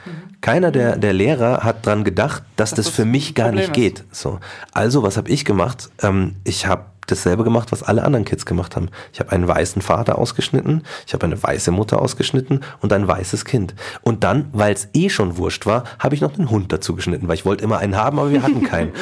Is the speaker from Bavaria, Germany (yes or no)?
yes; Markt Schwaben, Bavaria, Germany; ich bin in Marktschwaben groß geworden, das wäre vielleicht in der Stadt, wäre das vielleicht anders gewesen